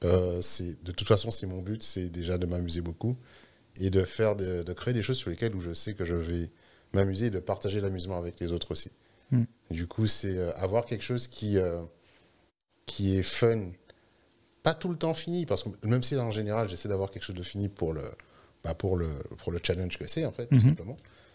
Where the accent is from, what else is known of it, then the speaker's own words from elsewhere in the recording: Guadeloupe, France; sachant que je viens de Guadeloupe. À l'époque, c'était un peu plus compliqué d'avoir des jeux vidéo.